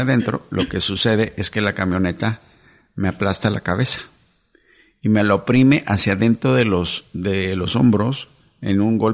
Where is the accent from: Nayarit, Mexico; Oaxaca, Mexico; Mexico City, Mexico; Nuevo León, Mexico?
Mexico City, Mexico; Crecí en la Ciudad de México. Y mi mamá nos inculcó los valores de la cultura alemana.